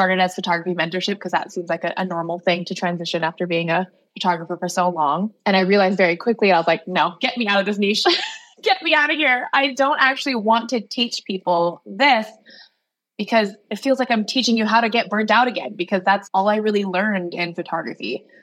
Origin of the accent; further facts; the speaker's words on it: Hawaii, United States; now in Seattle, United States; I'm from Hawaii. I live in Seattle.